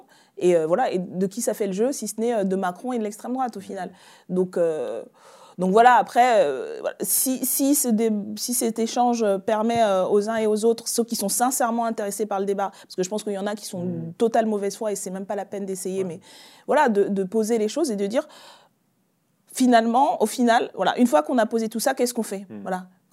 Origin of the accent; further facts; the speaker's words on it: Libreville, Estuaire, Gabon; moi, j'ai grandi à Libreville, au Gabon, dans une société où la majorité des personnes sont noires.